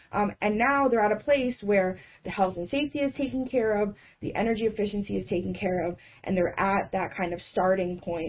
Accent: Westchester, New York, United States; now in Kingston, United States; You know, for me, I didn't grow up in Kingston. I grew up in Westchester.

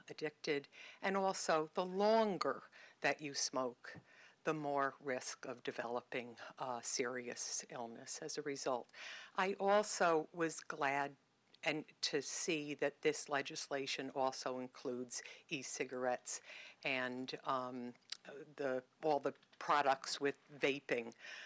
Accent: Kingston, New York, United States; I was born and raised in Kingston, and I moved back with my husband in 2012.

